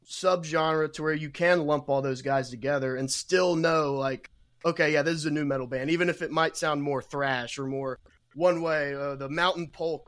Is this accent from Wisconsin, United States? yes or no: no; Kentucky, United States; I'm from Kentucky, so bluegrass, yeah, that would be epic.